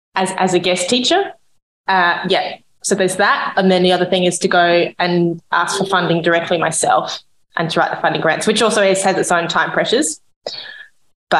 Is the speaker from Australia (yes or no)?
yes; Australia; particularly as an Australian, it really hits home.